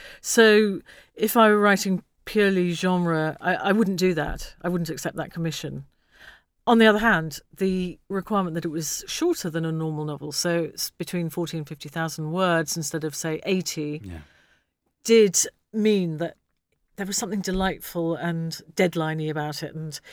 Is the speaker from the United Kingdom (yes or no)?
yes; London, United Kingdom; born there; I was born in London, then my parents moved out, and I lived there till I was four.